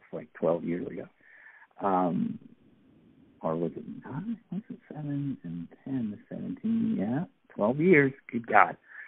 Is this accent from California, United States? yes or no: no; Reston, Virginia, United States; I think just having the freedom, especially in Reston, to completely just go with the whole the canvas of Reston.